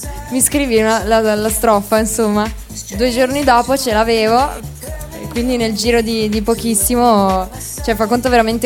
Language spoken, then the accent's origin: Italian; Cles, Trentino-Alto Adige, Italy; born there; In Val di Sole, in realtà sono nata a Cles